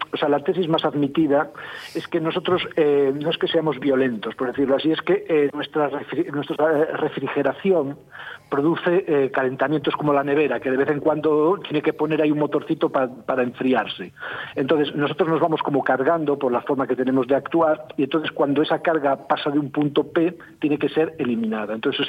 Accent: Asturias, Spain; yo soy asturiano y soy verde aceituna

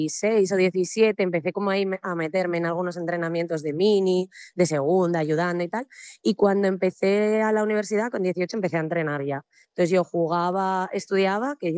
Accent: Mieres, Asturias, Spain; Entonces empecé muy pronto, yo soy de Mieres, entonces empecé jugando allí en Mieres

